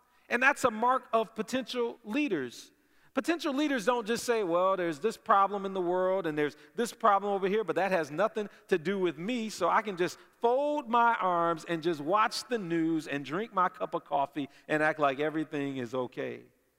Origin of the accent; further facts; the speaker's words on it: Detroit, Michigan, United States; I'm from Detroit. I'm here now on the other side of the state, 2 hours away from home.